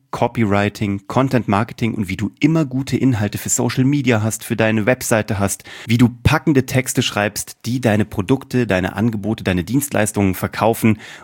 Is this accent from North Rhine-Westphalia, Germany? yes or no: no; Kassel, Hesse, Germany; Ich komme eigentlich aus einer sehr amateurhaft kunstbegeisterten Familie. Ich bin in Kassel groß geworden.